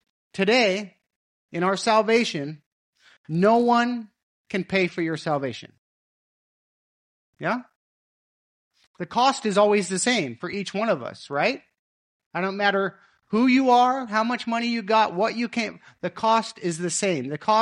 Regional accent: the West, United States; I grew up in the West, in the U.S., cowboys, right? And lots of ranches where I grew up, cattle ranches.

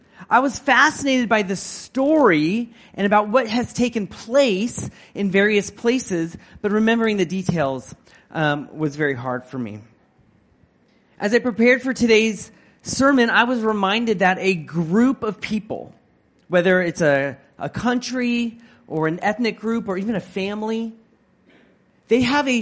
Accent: United States; I am from America. America has a very short history compared to a lot of the countries in Asia.

